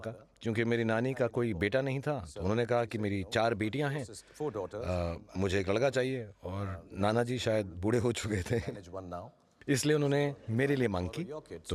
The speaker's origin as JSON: {"language": "Hindi", "region": "Delhi", "country": "India", "tie": "born there", "said": "हाँ, मैं दिल्ली में पैदा हुआ था"}